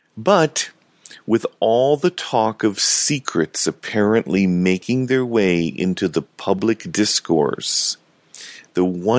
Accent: Wisconsin, United States; Paul Ryan, the Speaker of the House, from my home state of Wisconsin

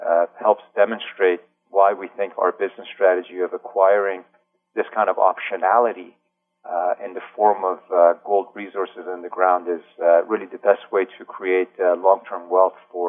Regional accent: Canada; I'm Canadian

